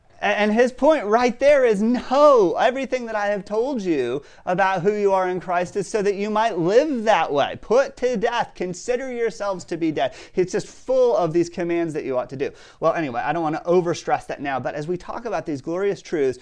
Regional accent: Colorado, United States; but I grew up in Colorado where nothing grows.

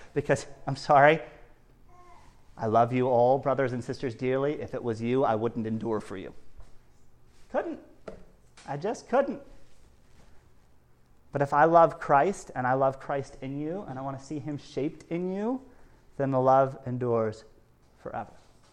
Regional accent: Colorado, United States; Really, grass is not a thing here in East Tennessee. I grew up in Colorado

